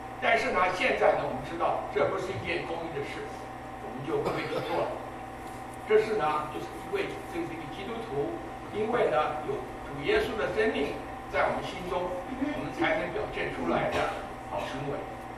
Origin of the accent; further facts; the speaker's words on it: Taiwan; 我们在台湾长大的人，年轻的时候要服兵役大学毕业以后要服兵役